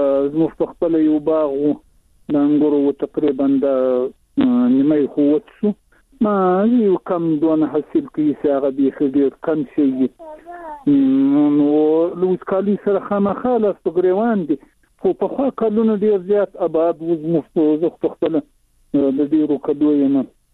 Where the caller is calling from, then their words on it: Shahjoy, Zabul, Afghanistan; د زابل ولایت شاجیل ولسوالي